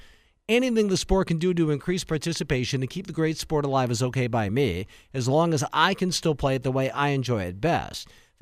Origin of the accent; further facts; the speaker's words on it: Green Bay, Wisconsin, United States; And I try to use a credit card, and I'm from Green Bay.